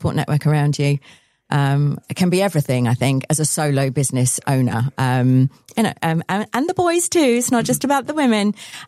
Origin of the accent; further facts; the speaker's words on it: Leigh-on-Sea, East of England, United Kingdom; We're a networking group franchise based predominantly in Essex, because that's where I'm from. I'm from Leigh-on-Sea near Southend.